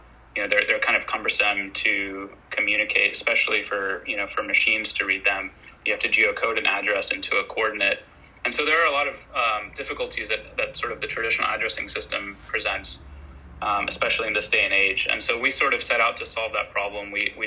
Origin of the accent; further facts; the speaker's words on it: Dubai, United Arab Emirates; moved away as an adult; also born or lived in Michigan / Washington, D.C.; now in California, United States; I grew up in the Middle East, in Dubai for most of my life, and then moved out to the US for undergrad, went to Michigan where I studied computer engineering, and then moved to DC for a couple of years before moving out to California